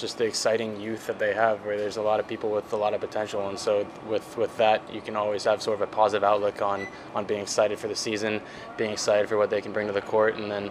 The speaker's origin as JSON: {"language": "English", "town": "Portland", "region": "Oregon", "country": "United States", "said": "I'm from Portland, like I said, so the fan base for the MLS team there, obviously with the Timbers, is incredible"}